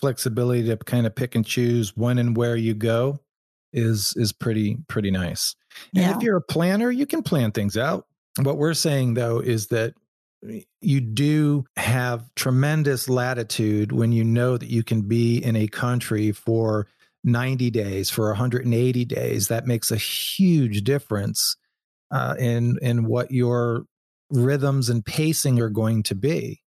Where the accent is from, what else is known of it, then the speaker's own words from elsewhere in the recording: Seattle, Washington, United States; yeah, we're from Seattle, from the US, but we have been traveling for the last X number of months, years